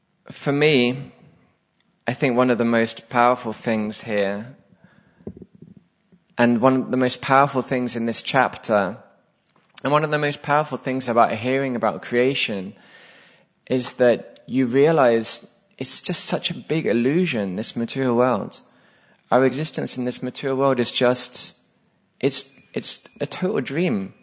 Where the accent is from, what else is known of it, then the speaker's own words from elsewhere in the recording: England, United Kingdom; I'm a man, or I'm white, or I'm English, in my instance